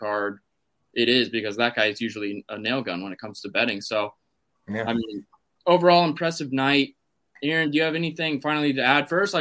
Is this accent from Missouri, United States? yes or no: yes; Kansas City, Missouri, United States; I mean, I'm from Kansas City, obviously